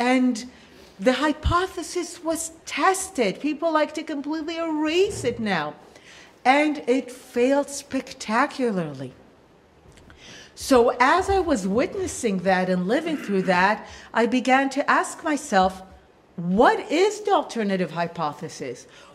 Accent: Israel; As some of you may know, I come from the Israeli peace camp, from the Israeli political left.

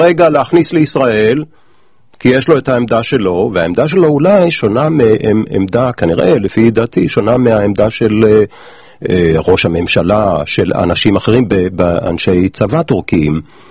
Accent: Jerusalem, Jerusalem District, Israel; אני מירושלים

